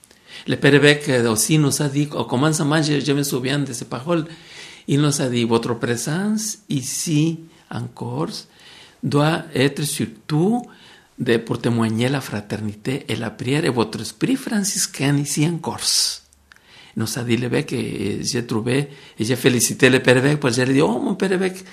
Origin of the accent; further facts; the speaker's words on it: Mexico; moved away; Alors, je suis venu de Mexique parce que il faut rappeler que l'Église, par nature, par sa nature, c'est missionnaire.